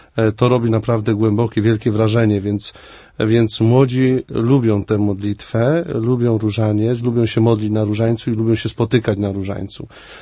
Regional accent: Częstochowa, Silesian Voivodeship, Poland; jestem z Częstochowy i od 8 lat jestem duszpasterzem akademickim

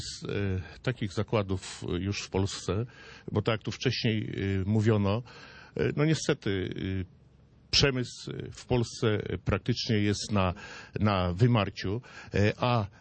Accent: Włocławek, Kuyavian-Pomeranian Voivodeship, Poland; bo ja jestem z Włocławka.

